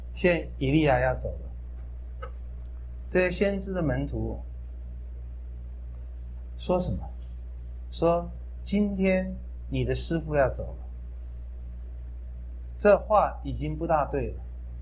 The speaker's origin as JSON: {"language": "Chinese", "country": "China", "said": "所以我们中国人讲学问是很重要。"}